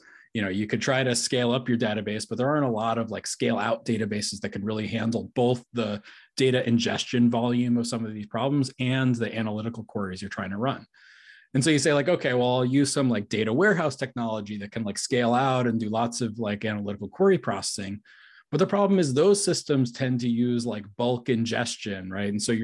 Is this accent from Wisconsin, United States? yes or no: no; Connecticut, United States; also born or lived in Rhode Island / Massachusetts; I love Rhode Island. I grew up in Connecticut, lived in Rhode Island for a long time, and 10 years ago, we would have been neighbors, I think, up in Massachusetts.